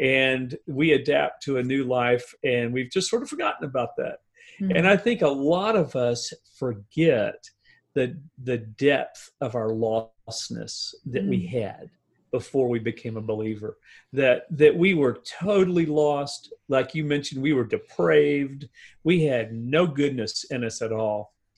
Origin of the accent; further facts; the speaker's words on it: United States; you know, I'm an American. We live in such a fabulous, fabulous society.